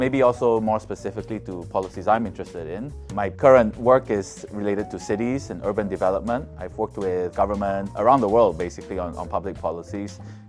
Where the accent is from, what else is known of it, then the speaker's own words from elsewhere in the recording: Singapore; I feel very Chinese Singaporean, but people don't look at me as if I'm Chinese Singaporean.